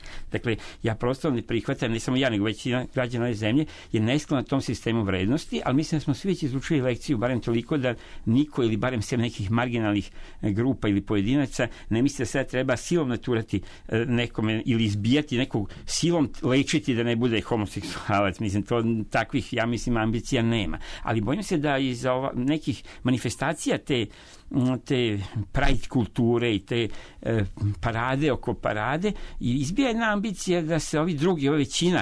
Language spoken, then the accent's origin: Serbian; Sombor, Vojvodina, Serbia; now in Belgrade, Serbia; kao dete sam to još u Somboru doživljavao